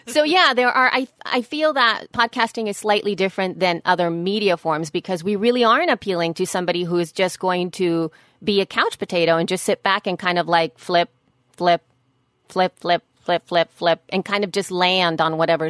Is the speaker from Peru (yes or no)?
no; El Salvador; I was raised in El Salvador.